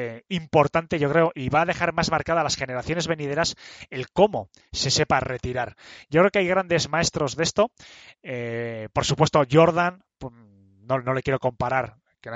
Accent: Spain; todos como españoles

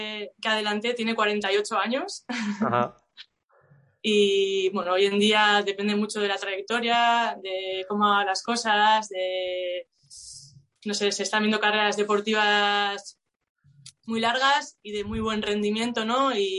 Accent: Spain; siendo un triatleta español

